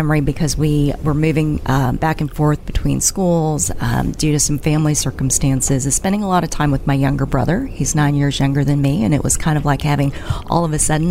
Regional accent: Dallas, Texas, United States; I grew up in the Dallas area, and, you know, succinctly remember, you know, even as far up as high school where the classes are quite large, there were probably only 3 Asians in my class.

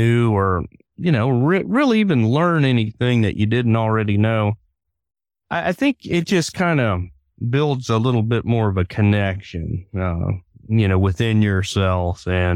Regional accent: Virginia, United States; Like down in southwestern Virginia, where I'm from

